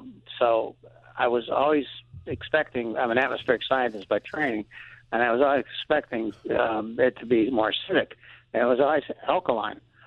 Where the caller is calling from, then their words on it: Hebron, New York, United States; I'm calling from Hebron or Salem, New York.